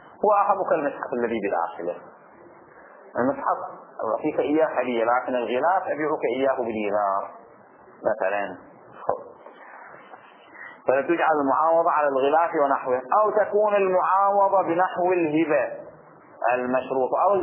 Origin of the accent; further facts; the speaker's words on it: Bahrain; وإحنا جرت السيرة عندنا في البحرين وخارج البحرين أيضا